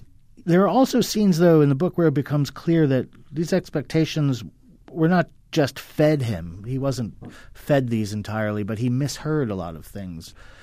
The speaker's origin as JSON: {"language": "English", "region": "New Jersey", "country": "United States", "tie": "born or raised there", "said": "I was a Jewish kid growing up in New Jersey, so I didn't really understand half the stuff Hanna was talking about in terms of the South or what it meant to be Southern."}